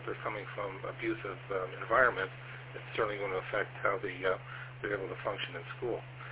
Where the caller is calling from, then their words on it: Toronto, Ontario, Canada; listening to Science and Tech Net, and I'm transmitting from Toronto, Ontario, Canada.